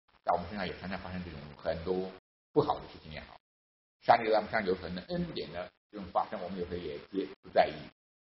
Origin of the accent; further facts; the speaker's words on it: China; 那我是大陆人嘛，那我肯定要服侍这些中国来的留学生嘛。